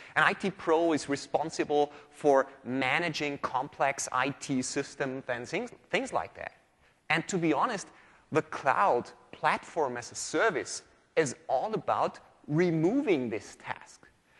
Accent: Austria; English is a second language; As you might hear, I'm from Austria, from Europe, so I hope every one of you can understand me well.

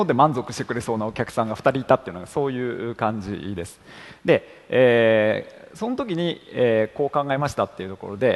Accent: Sapporo, Hokkaido, Japan; also born or lived in Gifu; 岐阜県生まれの札幌育ちですね。

